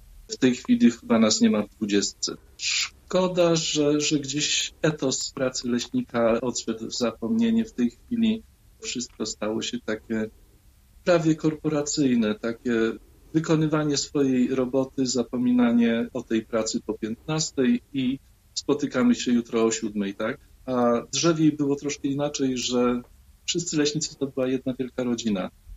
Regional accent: Masovian Voivodeship, Poland; Ja się urodziłem, wychowywałem się pod Płockiem, gdzie wiadomo, lesistość to jest 9%, nawet teraz. I do lasu, najbliższego lasu miałem z domu około 1,5 kilometra.

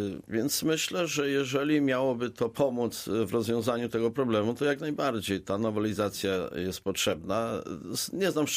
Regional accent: Żary, Lubusz Voivodeship, Poland; W Żarach, ja jestem z Żar, tak

